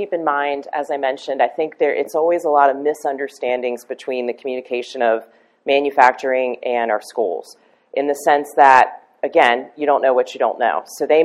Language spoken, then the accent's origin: English; Maryland, United States; I'm a transplant. I'm originally from Maryland, if you haven't guessed by now.